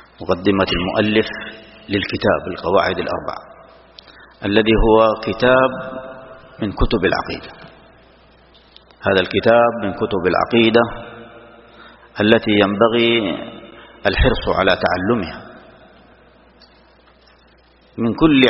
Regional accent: Saudi Arabia; في بلادنا المملكة العربية السعودية

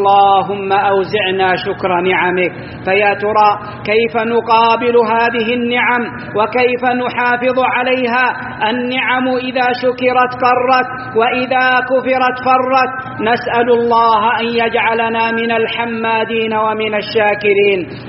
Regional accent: Saudi Arabia

